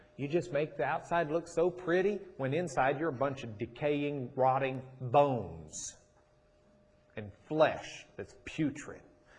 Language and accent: English; Rochester, United States; I grew up in Rochester.